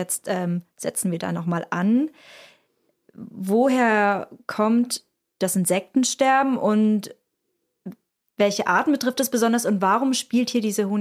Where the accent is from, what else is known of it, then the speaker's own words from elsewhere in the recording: Baden-Württemberg, Germany; in der Bodenseeregion, wo ich herkomme